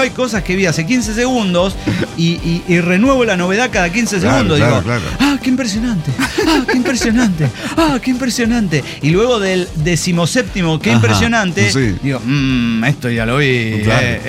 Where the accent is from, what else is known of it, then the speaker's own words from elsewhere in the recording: Hidalgo, Mexico; born there; now in Mexico City, Mexico; en Ciudad de México, nací en Hidalgo